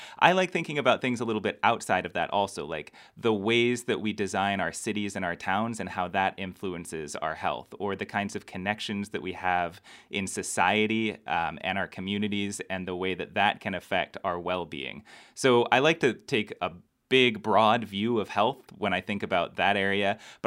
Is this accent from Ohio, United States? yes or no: no; Washington, United States; moved away as an adult; now in Michigan, United States; I grew up in Washington State, about an hour and a half away from Seattle. I went to college in Oregon, so that was my West Coast upbringing.